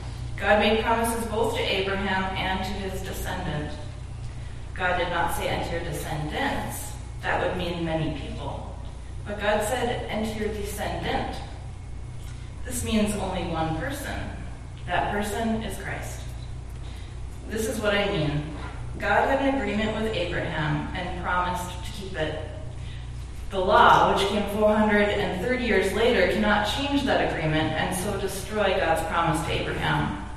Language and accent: English; Duluth, Minnesota, United States; now in Poplar, United States; I grew up in Duluth. I lived here until I got married in 2011, and I live out near Poplar, Wisconsin now with my husband